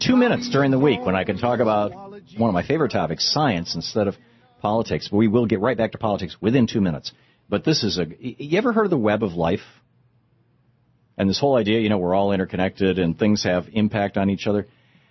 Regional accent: Lansing, Michigan, United States; I mean, I grew up in Lansing. I never saw 5,000 people show up for anything. I lived there 27 years.

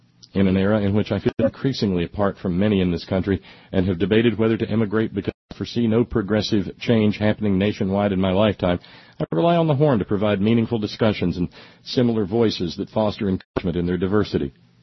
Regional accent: Massachusetts, United States; That he comes from my home state, Commonwealth, the once exemplary People's Republic of Massachusetts, makes me proud and reminds me of a time in my childhood and youth when voices such as his were not at all uncommon there.

